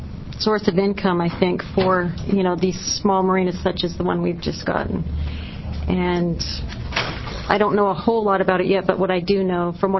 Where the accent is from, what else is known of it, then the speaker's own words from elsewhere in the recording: Washington, United States; But I am from Washington, so I can say that what Shirley said is true.